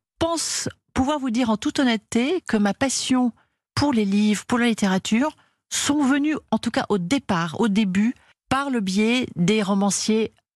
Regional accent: Neuilly-sur-Seine, Île-de-France, France; born there; je suis née à Neuilly-sur-Seine, pas très originale, d'une mère anglaise née à Rome et d'un père franco-russe, né à l'île Maurice.

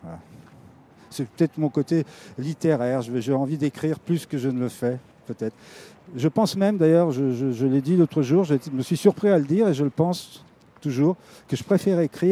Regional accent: Belgrade, Serbia; quand je suis arrivé de Belgrade, on me disait c'est la capitale de la Roumanie. Je dis non, de Yougoslavie.

